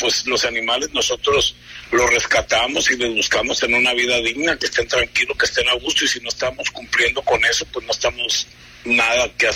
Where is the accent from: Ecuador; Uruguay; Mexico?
Mexico; Culiacán, Sinaloa; yo soy de aquí de Culiacán y todo el equipo es culichi 100%, y pues uno mal que bien pues quiere su tierra